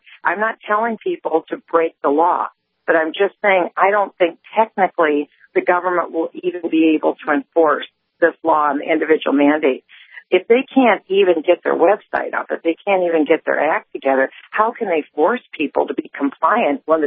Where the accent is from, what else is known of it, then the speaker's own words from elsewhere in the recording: Minnesota, United States; And I really think, like in my home state of Minnesota, people need to say to Al Franken